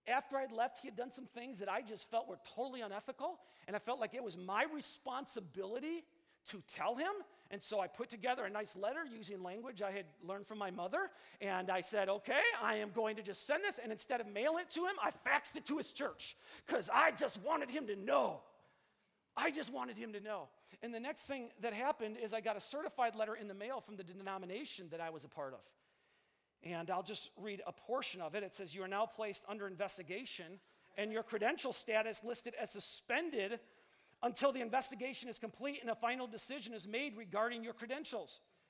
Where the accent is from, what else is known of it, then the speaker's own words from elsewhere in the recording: Kenosha, Wisconsin, United States; also born or lived in San Diego, United States / Seattle, United States; Like, I needed to start a church back in my hometown of Kenosha.